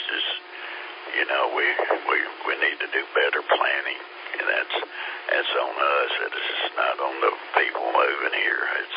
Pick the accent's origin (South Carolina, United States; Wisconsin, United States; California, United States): South Carolina, United States; West Columbia; I grew up in Lexington, West Columbia, and when I was a kid, my dad could have bought lots down there on the lake for $100 a piece.